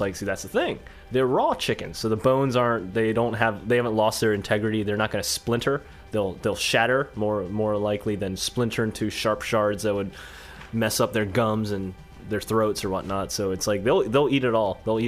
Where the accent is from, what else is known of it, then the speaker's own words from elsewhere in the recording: Harrisonburg, Virginia, United States; where I grew up in Harrisonburg, the people that live right behind us, or we lived in a cul-de-sac, and everyone had pretty big yards